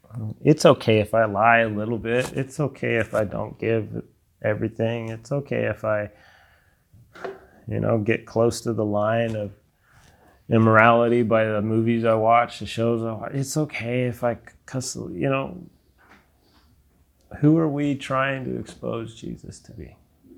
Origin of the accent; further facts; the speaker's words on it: California, United States; I grew up in Butte County and this is the way that we live in Butte County religious.